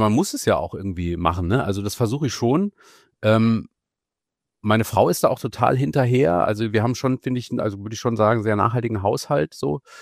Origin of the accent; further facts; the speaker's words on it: Freiburg, Baden-Württemberg, Germany; Ich bin zu Hause in meiner Heimatstadt Freiburg, aber halt jetzt hier in einem Hotelzimmer